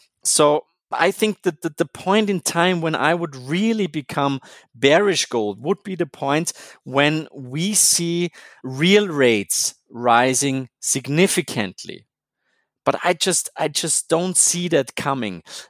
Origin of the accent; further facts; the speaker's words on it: Austria; English is a second language; So I once said, you know, I'm from Austria and for some reason I really enjoy watching Austrian football or soccer, as Americans would say.